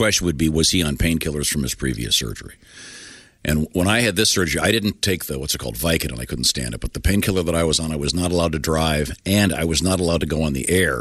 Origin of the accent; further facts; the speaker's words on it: United States; I'm an American.